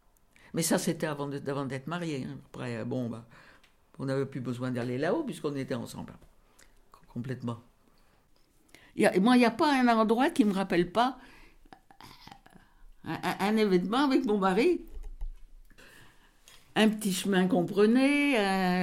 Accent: Le Martinat, France; J'ai 90 ans. Je suis née ici, au Martinat, le village, quoi. Et j'ai toujours habité ici.

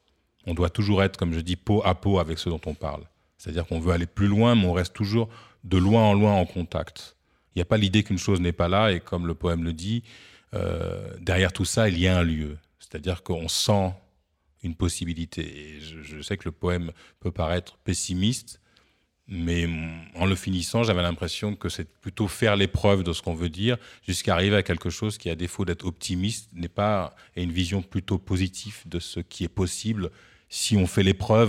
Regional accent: French Antilles, France; ce qu'on appelle chez nous aux Antilles la supranationalité.

